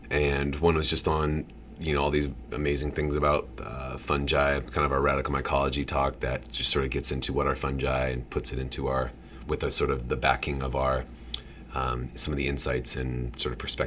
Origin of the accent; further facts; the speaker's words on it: Portland, Oregon, United States; also born or lived in Washington; I'm from Portland. I'm from Oregon and Washington, where, you know, we live in some of the most mushroom diverse and abundant parts of the world, really.